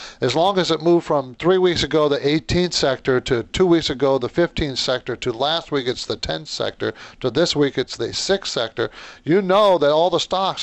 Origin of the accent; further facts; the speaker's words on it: San Diego, California, United States; I grew up in San Diego, so we all called it PB.